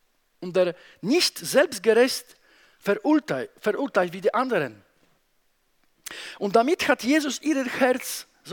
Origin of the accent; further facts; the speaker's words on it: Poland; German is a second language; Bei uns in Polen ist so, dass der Pastor, das ist eine Person, ja, das kommt noch von unserer Mentalität polnische, wo die Priester so ganz hoch über dem Volk sind.